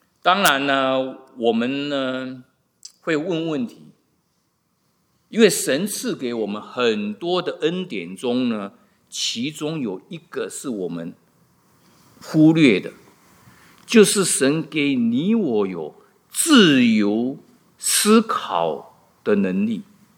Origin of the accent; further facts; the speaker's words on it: China; 我们来自中国亚洲的